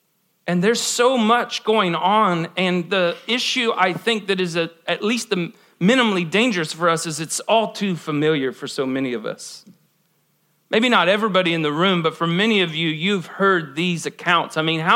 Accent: Ohio, United States; I grew up in Ohio. It's an Ohio thing.

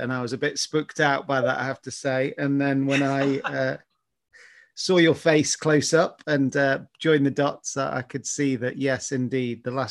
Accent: Stoke-on-Trent, West Midlands, United Kingdom; born there; I was born in Stoke.

